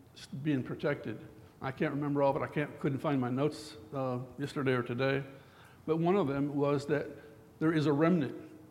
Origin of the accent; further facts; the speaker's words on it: United States; I've never been ashamed to say that I'm American.